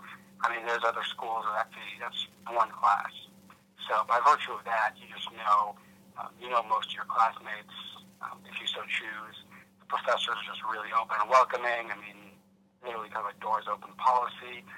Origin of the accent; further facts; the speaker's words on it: New York, United States; moved away as an adult; You know, I'm from New York originally, so it was a big move to come down here.